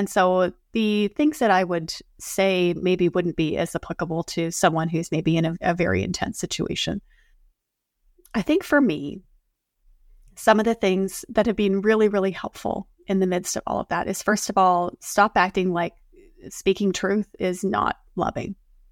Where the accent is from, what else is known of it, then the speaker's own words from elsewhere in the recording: Canada; I'm Canadian.